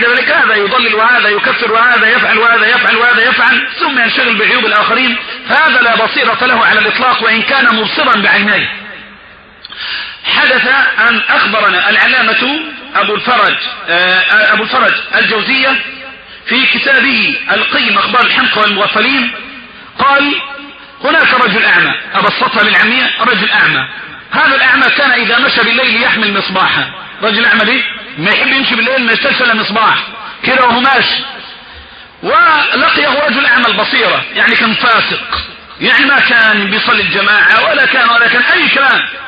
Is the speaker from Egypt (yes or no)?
yes; Egypt; عندنا في مصر